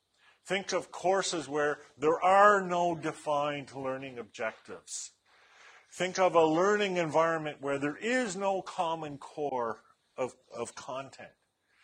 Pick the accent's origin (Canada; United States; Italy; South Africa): Canada; because I'm from Canada and we have these